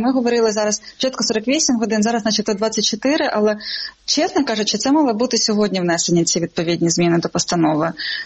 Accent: Donetsk, Donetsk Oblast, Ukraine; now in Kyiv, Ukraine; я из Донецка, да. Я очень много лет назад переехала в Киев, но вся моя основная семья в виде родителей и моих сестер, братьев, это Луганская и Донецкая область

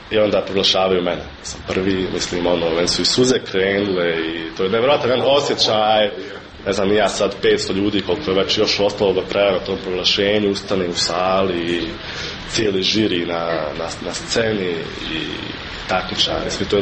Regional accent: Tuzla, Federation of Bosnia and Herzegovina, Bosnia & Herzegovina; ću se osjećati kao Tuzlak, tako da moram da kažem da sam stvarno ponosan na neki način da dolazim iz, reći slobodno, najljepšeg grada iz Bosne i Hercegovine.

